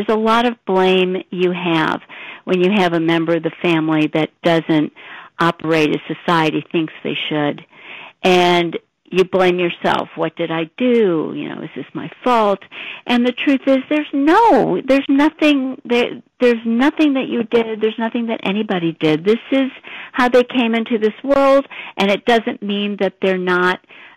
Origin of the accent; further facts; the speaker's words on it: St. Louis, Missouri, United States; And I grew up in St. Louis and had lived there all my life